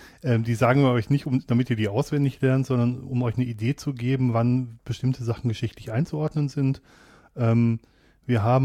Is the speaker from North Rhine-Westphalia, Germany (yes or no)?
yes; North Rhine-Westphalia, Germany; Der zweite Grund ist, ich komme aus dem Ruhrgebiet